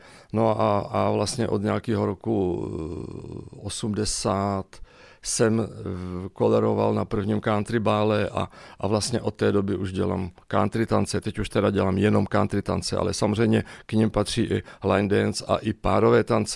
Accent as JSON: {"language": "Czech", "town": "Karlovy Vary", "region": "Karlovy Vary Region", "country": "Czechia", "tie": "born or raised there", "moved": "as an adult", "lives_now": "Brno, Czechia", "said": "sice už jsem 35 let, už Brňákem jsem, ale předtím 30 let jsem byl Karlovarák, protože jsem se narodil a žil jsem v Karlových Varech."}